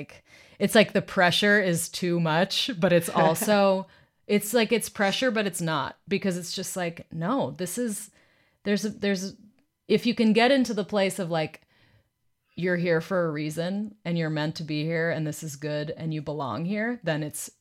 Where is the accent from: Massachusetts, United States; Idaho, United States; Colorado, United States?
Massachusetts, United States; Boston; But my hometown, Boston, gets a shout out, and so does L.A.